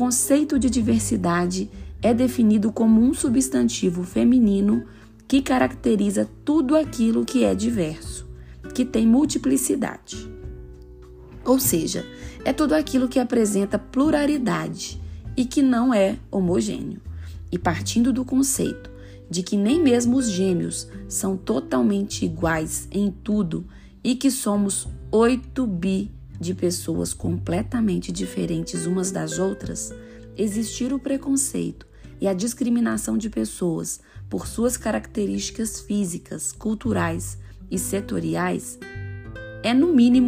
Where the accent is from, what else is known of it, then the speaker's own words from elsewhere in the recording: Minas Gerais, Brazil; E você há de concordar comigo, mesmo não sendo mineirinha como euzinha aqui.